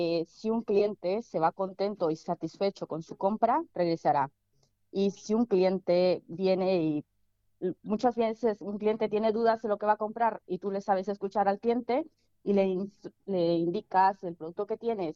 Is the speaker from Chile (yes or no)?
no; Nicaragua; soy de Nicaragua.